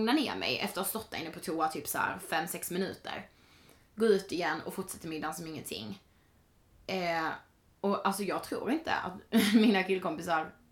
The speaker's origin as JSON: {"language": "Swedish", "town": "Karlshamn", "region": "Blekinge", "country": "Sweden", "tie": "born or raised there", "lives_now": "Stockholm, Sweden", "said": "jag hade varit hemma i Karlshamn i 10 veckor och jobbat. Och jag skulle åka tillbaka till Stockholm."}